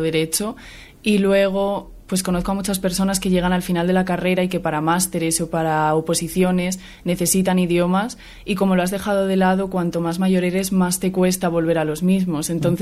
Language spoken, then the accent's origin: Spanish; Salamanca, Castile and León, Spain; Sí, bueno, es que soy salmantina, entonces la verdad es que no me planteé irme a ningún otro lado.